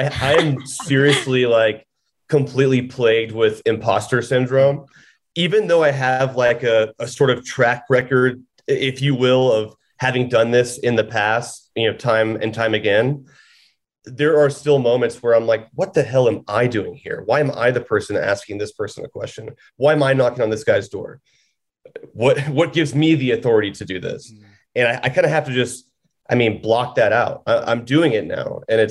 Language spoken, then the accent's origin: English; Georgia, United States; I found a case of a missing woman named Tara Grinstead from my home state of Georgia in the small town of Ocilla.